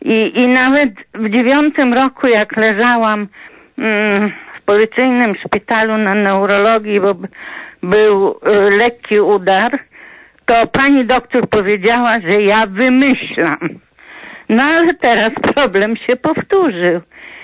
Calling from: Lublin, Lublin Voivodeship, Poland; Ja z Lublina

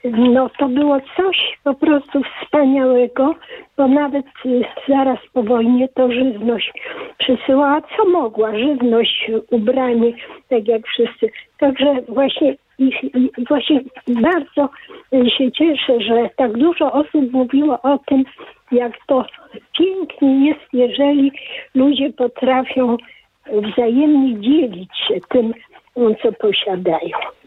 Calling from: Kraków, Lesser Poland, Poland; z Krakowa. No już wiek mam, ponad 80 lat.

